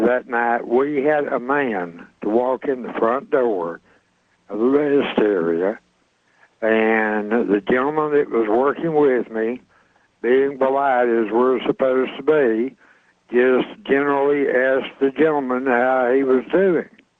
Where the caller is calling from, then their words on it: Alabama, United States; I'm from Northeast Alabama.